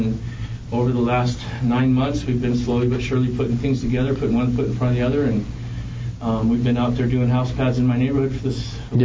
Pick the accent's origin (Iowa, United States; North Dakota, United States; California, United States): California, United States; Ventura; I'm from Ventura.